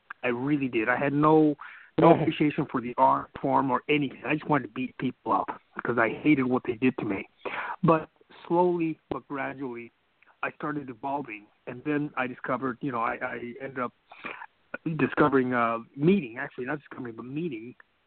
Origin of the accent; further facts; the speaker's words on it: California, United States; I grew up in a city southeast of Los Angeles. And, and there was a lot of gangs and, you know, Latino gangs at that time.